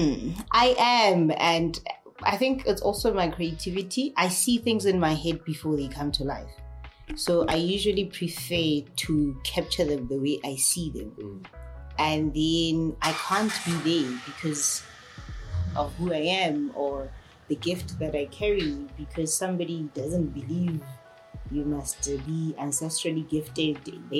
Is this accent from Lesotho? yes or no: yes; Lesotho; I'm originally born and bred in Lesotho.